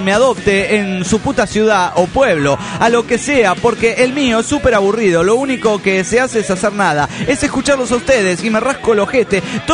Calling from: La Gallareta, Santa Fe, Argentina; de la Gallareta, Santa Fe, República Argentina.

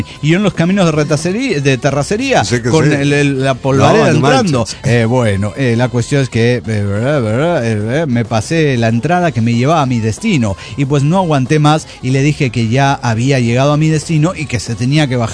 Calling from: Querétaro, Mexico; de Querétaro, México.

